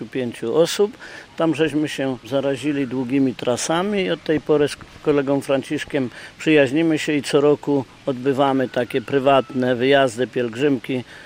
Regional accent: Nowa Wieś, Subcarpathian Voivodeship, Poland; pochodzę z Nowej Wsi koło Rzeszowa.

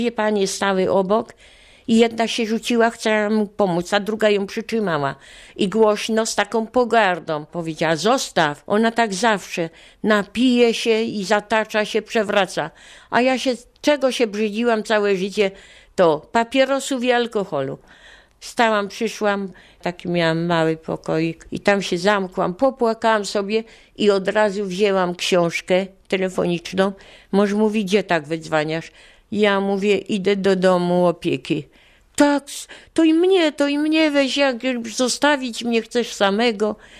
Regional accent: Sosnowiec, Silesian Voivodeship, Poland; mam 82 lata. Urodziłam się w Sosnowcu, wychowywałam się w Sosnowcu.

